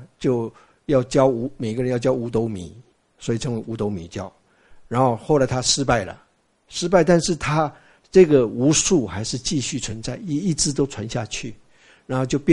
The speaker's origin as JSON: {"language": "Chinese", "country": "China", "said": "我们大陆话说搞定了啊"}